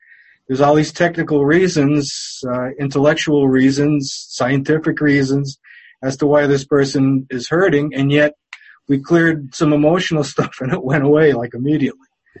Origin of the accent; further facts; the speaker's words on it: Pennsylvania, United States; now in Dalton, United States; I'm from northeastern Pennsylvania. I live in a town called Dalton right now.